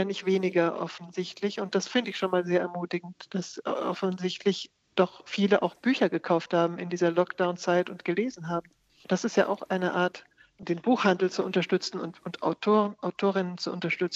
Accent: Germany; now in France; Ich habe als junges Mädchen in Deutschland auf Deutsch geschrieben. Es war ja meine Muttersprache und ist meine Muttersprache und war damals meine einzige Sprache, in der ich hätte schreiben können.

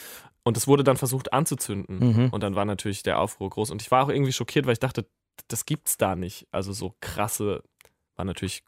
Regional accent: Herxheim, Rhineland-Palatinate, Germany; ich habe schon ein angenehmes Bild von meiner Heimat und ich gehe da gerne hin und ich komme da auch gerne her. Es ist keine Heimattümelei. Ich komme halt vom Dorf

